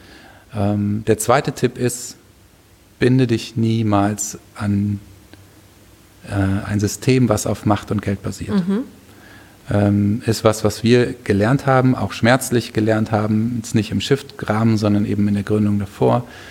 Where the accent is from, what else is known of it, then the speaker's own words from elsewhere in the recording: Falkenberg, Hesse, Germany; Nee, wir kommen aus Falkenberg. Ja, das ist doch hier bei Berlin. Nee, das nee, Falkenberg nee. In Hessen.